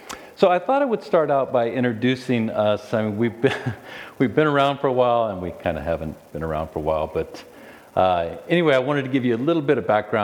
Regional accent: California, United States; moved away as an adult; now in Russia; And I come from California and studied at San Diego State University. I studied business, and I joined the organization that we work for, which is called Novo, in 1988. Some of you were not born. I moved to Russia in the year 1991.

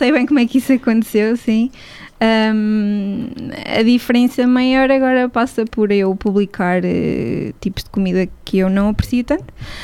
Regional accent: Aveiro, Centro, Portugal; now in Lisbon, Portugal; Sou de Aveiro

